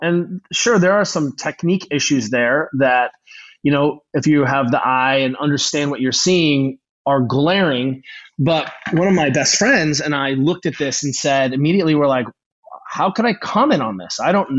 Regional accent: Germany; Again, I grew up racing in Germany.

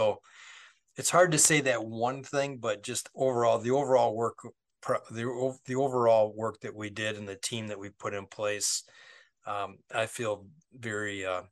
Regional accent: Westland, Michigan, United States; Yeah, well, you know, I grew up in Westland, and I went to school in Westland.

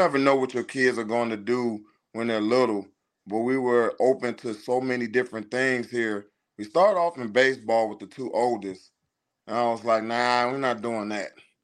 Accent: Chicago, Illinois, United States; now in Houston, United States; I mean, we're from Chicago, born and raised, but we live here in Houston.

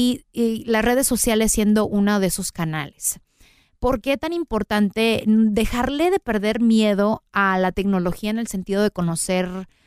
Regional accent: Los Angeles, California, United States; Yo soy una locutora de Los Ángeles que se pone a examinar lo que pasa en el mundo mundial

